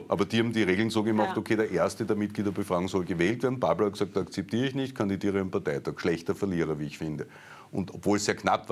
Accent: Styria, Austria; born there; weil ich bin in der Steiermark geboren, ich lebe in Niederösterreich und in Wien.

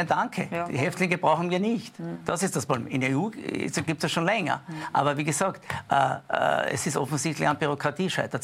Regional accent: Austria; das ist eine unterschiedliche Rechtsprechung bei uns in Österreich

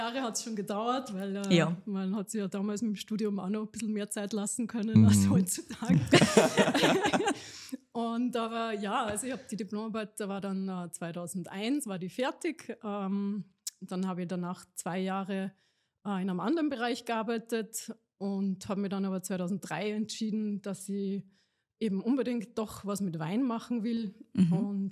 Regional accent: Upper Austria, Austria; moved away as an adult; now in Vienna, Austria; also ich bin Oberösterreicherin aus dem Innviertel, bin eher mit ziemlich saurem weißen Spritzer sozialisiert.

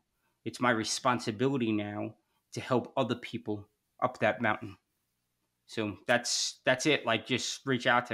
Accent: New York City, New York, United States; I'm from New York City. Everybody's got a scam. Everybody's got an angle, right? Like it's New York.

